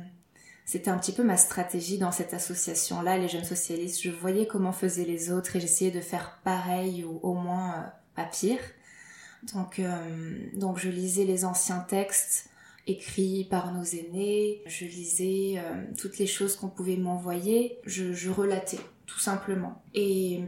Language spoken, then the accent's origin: French; Lille, Hauts-de-France, France; born there; je suis française, je suis née à Lille.